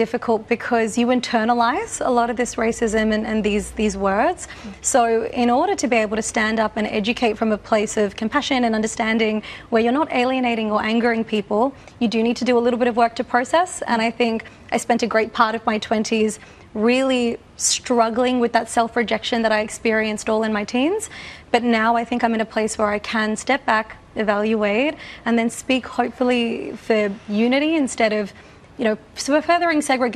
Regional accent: Australia; born and raised in Australia, but even if that wasn't the case, you know, what is it to be Australian?

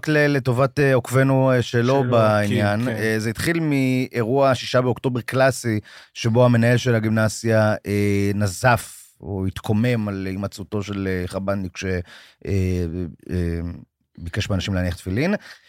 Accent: Petah Tikva, Central District, Israel; אתה יודע שאני יליד פתח תקווה?

